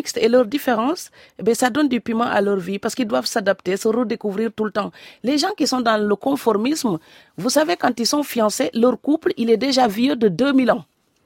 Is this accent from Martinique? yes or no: no; Fatick, Senegal; Et cette île est en face de mon village natal.